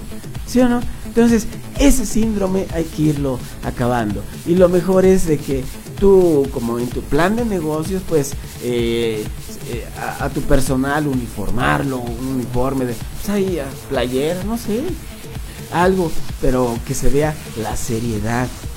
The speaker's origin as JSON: {"language": "Spanish", "country": "Mexico", "said": "Acordémonos que estamos en México y ya sabemos que como buenos mexicanos"}